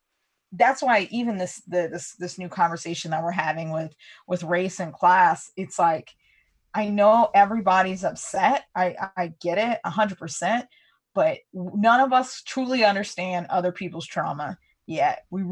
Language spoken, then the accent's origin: English; California, United States; I grew up in California too.